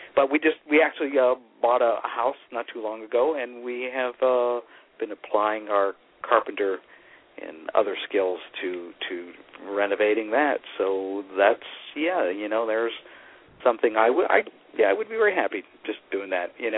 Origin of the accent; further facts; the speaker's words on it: Hollywood, California, United States; I wanted to put down on paper memories of growing up in Hollywood